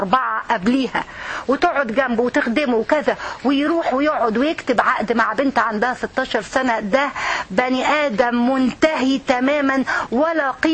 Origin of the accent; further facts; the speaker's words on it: Egypt; ده مثل عندنا في مصر